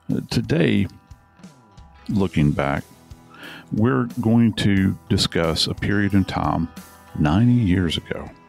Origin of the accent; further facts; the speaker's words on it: New Orleans, Louisiana, United States; Dave Mack, my friend, when I hear the name Bienville, It evokes memories of my hometown of New Orleans.